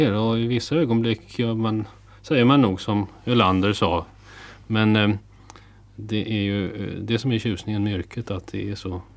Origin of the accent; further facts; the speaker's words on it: Norrköping, Östergötland, Sweden; now in Luleå, Sweden; Jag visste inte mycket om Norrland när jag kom hit ifrån Norrköping.